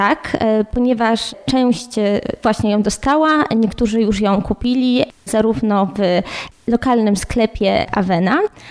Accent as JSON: {"language": "Polish", "region": "Greater Poland Voivodeship", "country": "Poland", "lives_now": "Poznań, Poland", "said": "ja pochodzę z okolic Kalisza, pochodzę z tytułowego Szulca, a ponieważ mieszkam w Poznaniu, bo tam studiuję"}